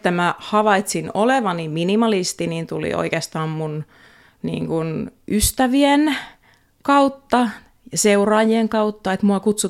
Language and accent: Finnish; Jyväskylä, Central Finland, Finland; also born or lived in Helsinki; now in Espoo, Finland; tuli tasan 10 vuotta siellä, kun sinne muutin, mutta alkujaamaan Keski-Suomesta, Jyväskylästä.